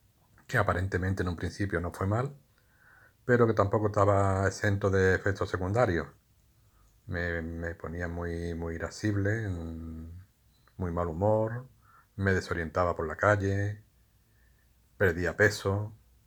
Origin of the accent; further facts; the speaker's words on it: Seville, Andalusia, Spain; tengo 57 años, soy de Sevilla